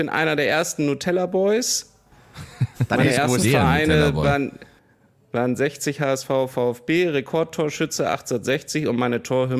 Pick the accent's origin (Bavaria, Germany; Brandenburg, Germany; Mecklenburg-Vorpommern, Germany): Bavaria, Germany; Hausham; born there; Ich bin geboren 1981 in Hausham in Oberbayern.